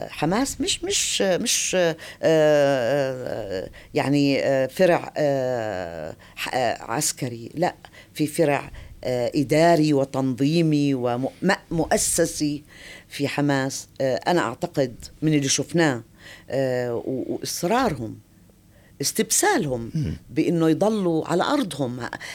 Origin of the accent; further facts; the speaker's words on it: Jordan; بيحب الفنان الأردني وبيحبنا كأردنيين وبتابع